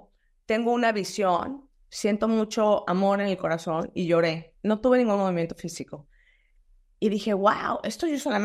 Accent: Mexico; de los únicos lugares que estaban abiertos era México, que yo soy mexicana.

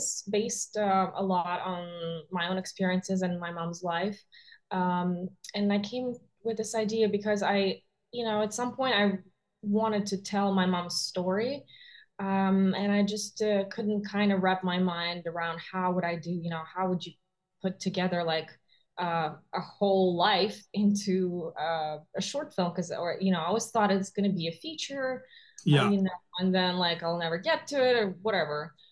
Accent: Russia; now in Los Angeles, United States; So I was born and raised in Russia, and yes, I did film it in Russia as well.

